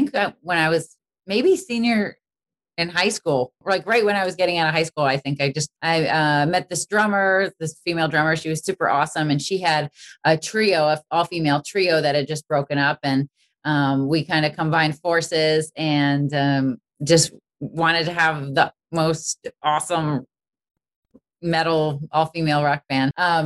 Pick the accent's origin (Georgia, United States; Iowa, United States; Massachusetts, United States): Massachusetts, United States; Boston; I really okay. wanted to go to Berklee growing up in Boston.